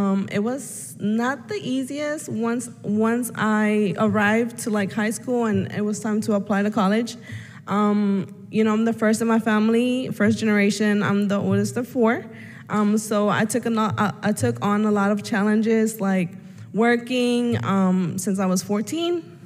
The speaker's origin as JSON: {"language": "English", "town": "Tijuana", "region": "Baja California", "country": "Mexico", "tie": "born or raised there", "moved": "yes", "lives_now": "Atlanta, United States", "said": "I grew up in Mexico, Tijuana, Baja California. My parents brought me, well, my father came here first."}